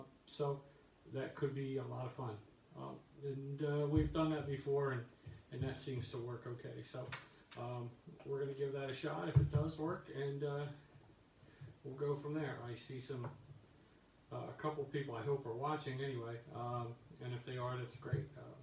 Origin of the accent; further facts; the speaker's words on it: New Jersey, United States; I grew up in South Jersey and watched the Eagles.